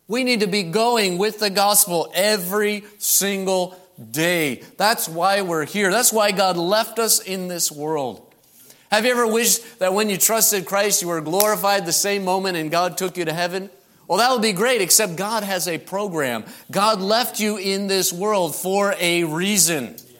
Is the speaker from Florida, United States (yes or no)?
no; Indiana, United States; now in Chattanooga, United States; Now, I mentioned I grew up in Indiana. They only have you and you up there. But down here, when I got married and my wife down here in Chattanooga, well, I learned a new dialect and I learned some new words.